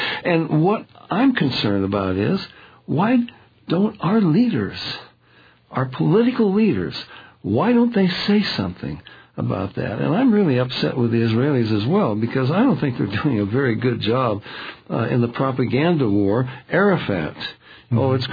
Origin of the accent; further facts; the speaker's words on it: United States; Now, I'm an American. I have been in the armed services, and I am loyal to our country.